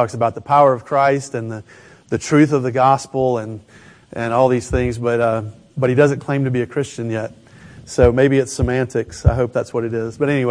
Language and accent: English; Birmingham, Alabama, United States; accent: southern; moved away as an adult; You may detect a little bit of a southern accent as we go along. I grew up in Birmingham, Alabama, just south of there. And as EC said, we moved out to the reservation almost 10 years ago.